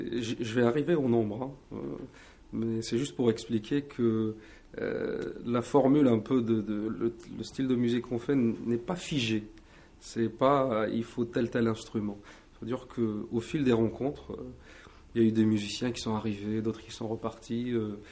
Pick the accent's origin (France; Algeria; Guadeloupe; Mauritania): Algeria; Béchar, Béchar Province; Nous, en fait, on vient de Béchar